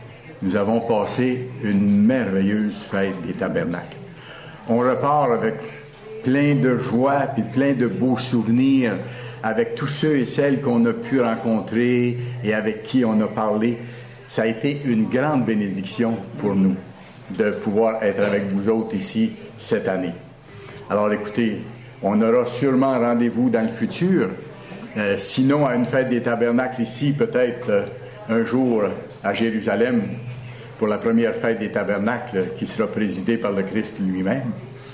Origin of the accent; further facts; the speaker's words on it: Quebec, Canada; accent: Quebecois; de parler autant que possible avec l'accent québécois. Alors, je me suis efforcé, ça n'a pas été trop difficile, mais je me suis efforcé de garder mon accent.